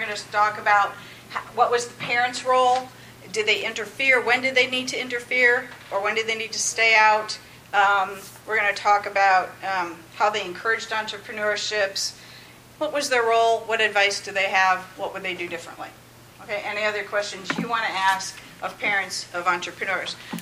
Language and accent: English; Cincinnati, Ohio, United States; Cincinnati's my hometown, so welcome to Cincinnati. I hope you try Cincinnati chili, right?